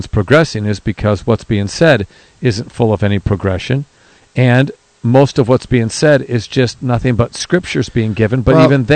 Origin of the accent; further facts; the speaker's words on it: New York, United States; I'm from New York, so I mean it's lunch.